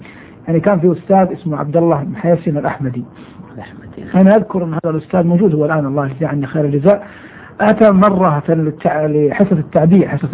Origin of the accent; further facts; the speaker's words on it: Medina, Medina Province, Saudi Arabia; أنا من مواليد المدينة المنورة عام 83 و300 للهجرة وفق الوثائق الرسمية. نشأت في المدينة المنورة التي بها ولدت، ودراسة كانت في مدرسة تسمى المدرسة الناصرية